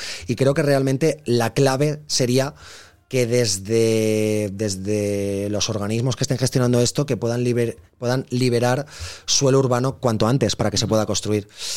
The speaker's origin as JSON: {"language": "Spanish", "region": "Valencian Community", "country": "Spain", "said": "yo como valenciano estoy viviendo también en primera persona que Valencia es una ciudad cara para nosotros"}